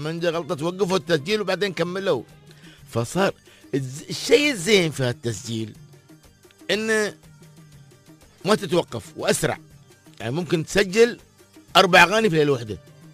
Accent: United Arab Emirates; نحن ننفرد بلهجتنا، لها نكهة خاصة، لها هوية خاصة، مصطلحاتنا مميزة الحمد لله وغنية الإمارات بالمصطلحات.

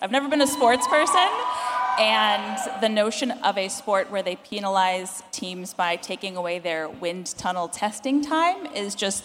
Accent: Cleveland, Ohio, United States; I'm from Cleveland, Ohio.

